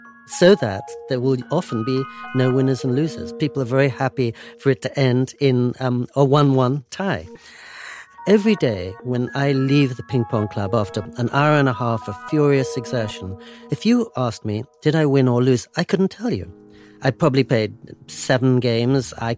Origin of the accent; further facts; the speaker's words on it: England, United Kingdom; But she remembered I'd played ping pong as a little boy growing up in England.